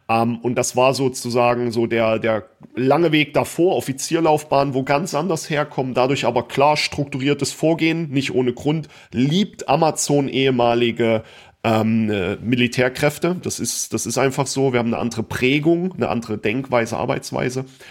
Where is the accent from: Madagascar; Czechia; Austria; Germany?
Germany; East Germany; Ich komme aus dem Osten und habe dort in einem Ort gelebt mit einer Kaserne, ganz normal.